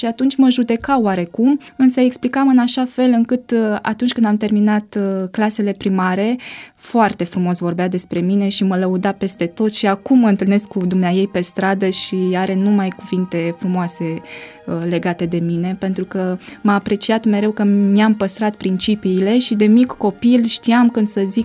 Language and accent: Romanian; Piatra Neamț, Neamț County, Romania; am 22 de ani, deci sunt tânără, da. Am crescut în Piatra Neamț, deci sunt născută acolo, acolo am făcut și liceul. Acum sunt masterand. Am crescut într-o familie adventistă, dar semi-adventistă, aș putea spune, pentru că am crescut cu bunicii mei.